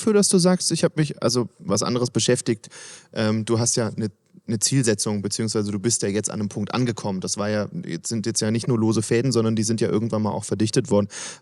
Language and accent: German; Baden-Württemberg, Germany; auch ich komme aus Schwaben